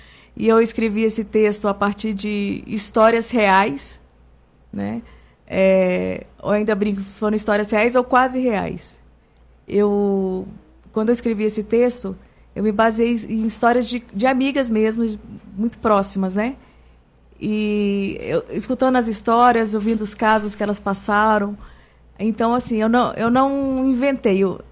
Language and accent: Portuguese; Brasília, Federal District, Brazil; Sou daqui de Brasília mesmo, já faço teatro há bastante tempo aqui.